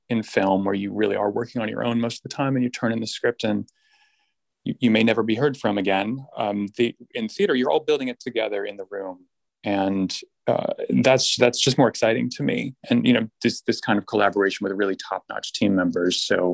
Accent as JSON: {"language": "English", "region": "Massachusetts", "country": "United States", "tie": "born or raised there", "said": "I grew up outside of Boston and I went to USC"}